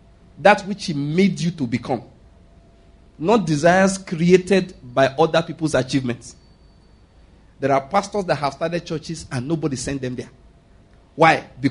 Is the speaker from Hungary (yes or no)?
no; Nigeria; because I'm a Nigerian, I know what's going on in Nigeria right now.